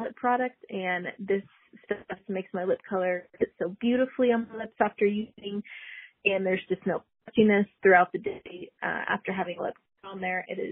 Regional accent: Texas, United States; I'm from Texas.

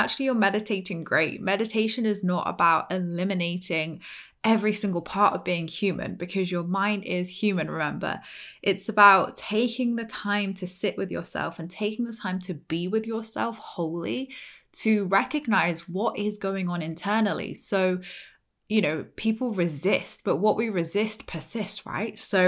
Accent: United Kingdom; And I'm like, but we're British. It's half-assed.

